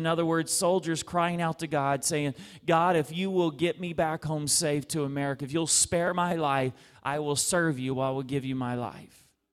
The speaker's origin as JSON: {"language": "English", "town": "Dallas", "region": "Texas", "country": "United States", "said": "We are visitors too, so we're from Dallas, Texas."}